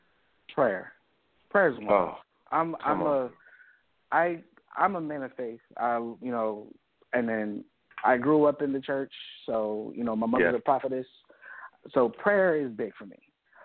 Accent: Philadelphia, Pennsylvania, United States; I'm originally from Philadelphia, guys. I'm originally from Southwest Philadelphia.

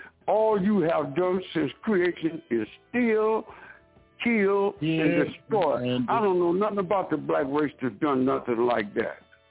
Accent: Baton Rouge, Louisiana, United States; from Baton Rouge.

